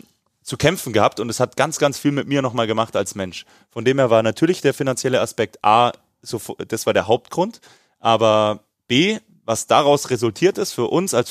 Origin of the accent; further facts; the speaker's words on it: Bavaria, Germany; Ja, für mich war ja der Wechsel nach China, wie man bei uns in Bayern sagt.